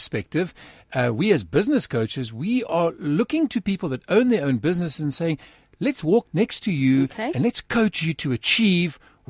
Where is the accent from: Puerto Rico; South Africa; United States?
South Africa; Port Elizabeth, Eastern Cape; I come from Port Elizabeth.